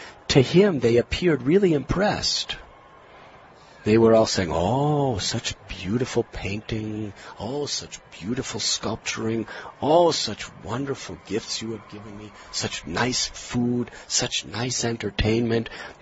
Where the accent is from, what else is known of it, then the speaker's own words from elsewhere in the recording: United States; In my own life, I'm from America. My parents and grandparents, they performed religious activities. And I went along with them.